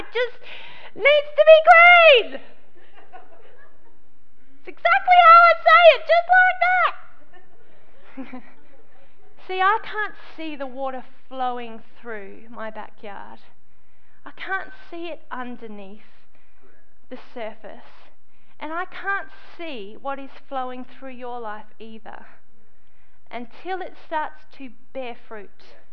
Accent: Australia; I'm an Australian and I like my grass to be green.

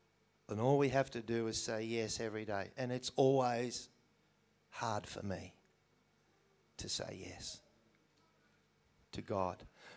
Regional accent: Mooloolaba, Queensland, Australia; And I'm from the Sunshine Coast, from Mullilabar.

